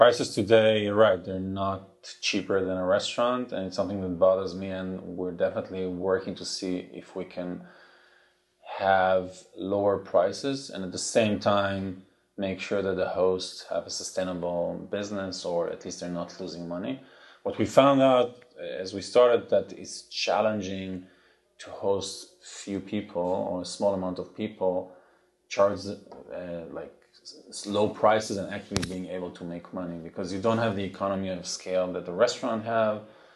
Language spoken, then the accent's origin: English; Israel; So it's funny, the dish that I grew up in Israel is my mother's schnitzels.